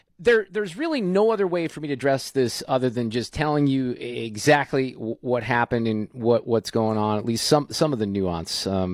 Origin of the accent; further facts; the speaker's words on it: St. Louis, Missouri, United States; I grew up here in St. Louis. I went to high school in St. Louis. I wasn't a young kid here